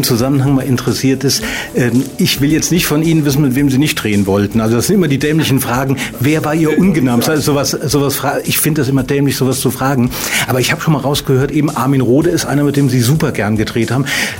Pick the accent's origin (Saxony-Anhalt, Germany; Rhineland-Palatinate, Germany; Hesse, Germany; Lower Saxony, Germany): Rhineland-Palatinate, Germany; ich stamme auch aus der Gegend, nicht aus Bad Ems, sondern aus der Nähe von Montabaur, aber das sind gerade mal 20 Kilometer.